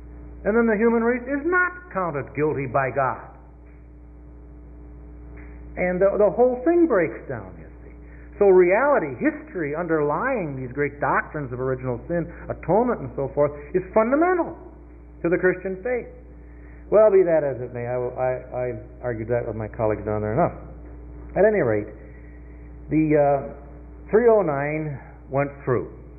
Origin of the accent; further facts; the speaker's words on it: Highland Park, Illinois, United States; he had never had the privilege of growing up in Highland Park, Illinois, under Reverend Sewer, the way I had